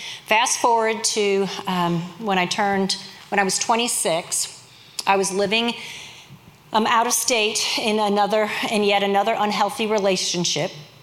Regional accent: St. Louis, Missouri, United States; I was born and raised in St. Louis, going to church every weekend and holiday because that was what it was expected.

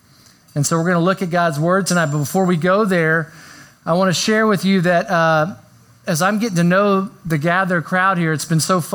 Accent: Topeka, Kansas, United States; now in Yukon, United States; I grew up in Topeka, Kansas before I moved to the big metropolis of Yukon, Oklahoma.

